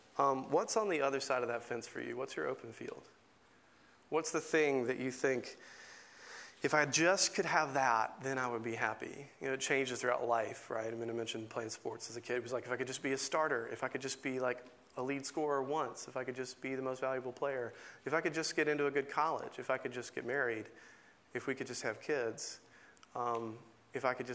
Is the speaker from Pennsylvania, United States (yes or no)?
no; Tuscaloosa, Alabama, United States; I grew up in Tuscaloosa, Alabama. I played basketball and ran track